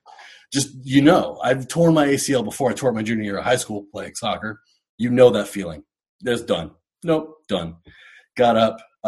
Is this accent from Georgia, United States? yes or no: no; Columbus, Ohio, United States; moved away; also born or lived in Kentucky; Yeah, so I grew up in Columbus, but then due to some family circumstances, moved away in the mid-90s.